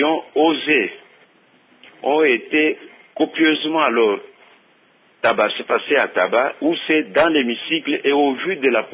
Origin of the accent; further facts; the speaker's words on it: Katanga, DR Congo; Aujourd'hui, nous avons beaucoup de problèmes ici chez nous au Katanga.